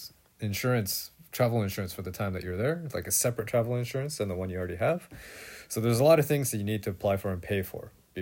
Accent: Canada; We have made it to my home country, Canada.

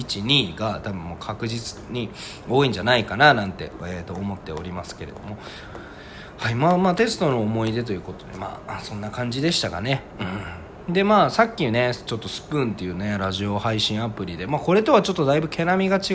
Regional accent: Hiroshima, Japan; 私は広島県出身の、

